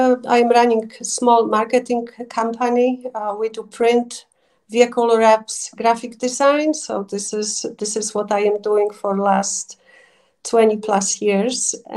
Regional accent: Poland; English is a second language; moved away as an adult; I came from Poland.

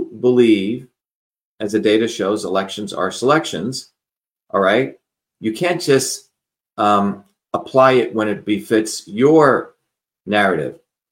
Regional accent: Mumbai, Maharashtra, India; when I was growing up in Bombay, for example, you know, where my home was

